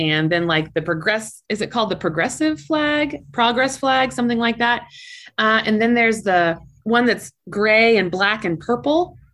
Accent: Kansas, United States; know that I'm from Kansas. So there are times when my little Kansas eyes just like perk right open.

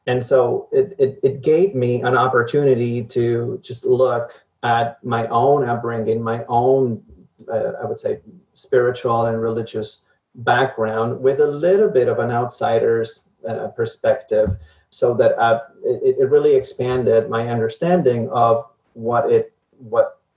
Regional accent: Argentina; I am originally from Argentina, which, as it is true for most people, I grew up in the Catholic Church, you know, many, many years of Catholic education

